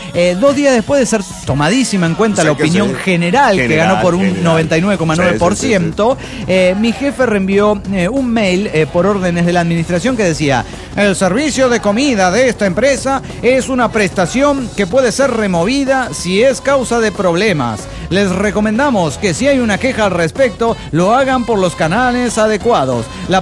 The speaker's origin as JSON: {"language": "Spanish", "town": "Ciudad del Carmen", "region": "Campeche", "country": "Mexico", "said": "de Ciudad del Carmen, Campeche, México."}